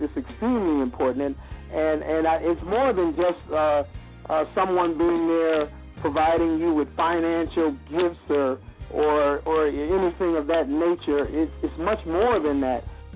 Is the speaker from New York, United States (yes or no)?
yes; Buffalo, New York, United States; now in Newark, United States; he was back home in my hometown of Buffalo, New York